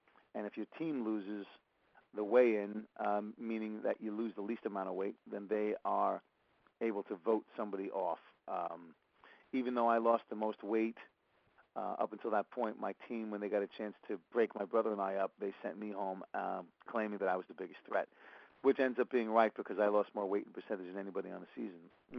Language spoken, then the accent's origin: English; Brooklyn, New York, United States; accent: Brooklyn; It was in New York, so I didn't mind being New York-y with my Brooklyn accent